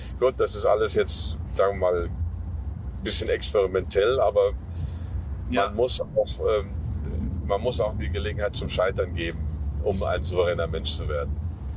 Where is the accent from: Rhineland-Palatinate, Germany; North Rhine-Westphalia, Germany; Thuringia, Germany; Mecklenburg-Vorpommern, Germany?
Rhineland-Palatinate, Germany; Also ich komme jetzt langsam in meine Heimatregion, die Eifel.